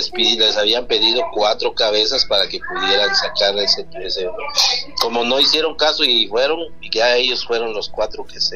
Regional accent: Siltepec, Chiapas, Mexico; Yo soy del municipio de Siltepec, Chiapas.

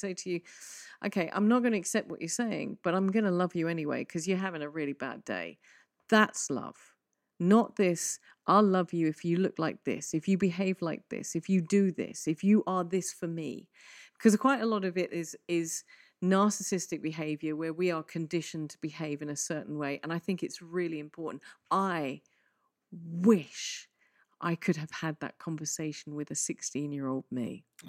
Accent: England, United Kingdom; We're English. Oh, we're good at this stuff.

